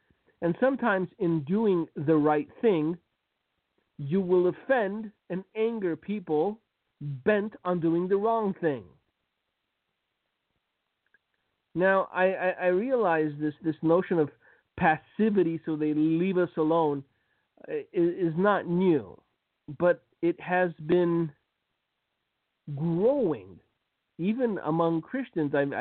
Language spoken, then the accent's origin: English; Romania; Romania, which is my home country, has confirmed that they will be moving their embassy